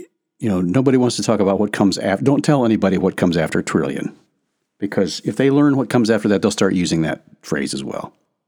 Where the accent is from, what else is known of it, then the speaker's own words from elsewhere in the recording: Minnesota, United States; That's more, I'm more Minnesotan, I guess.